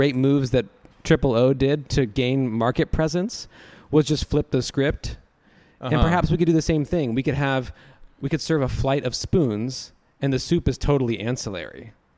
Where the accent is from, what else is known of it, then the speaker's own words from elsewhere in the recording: United States; like I as an American, I'm shocked when you go to a restaurant and they say, do you want flat or still?